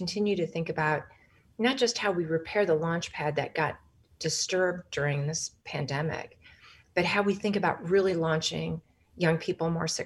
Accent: Wyoming, United States; And the same is true in my home state of Wyoming

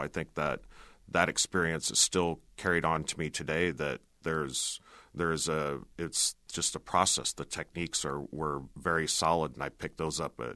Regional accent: Marshalltown, Iowa, United States; Yes, I am. I grew up in Marshalltown.

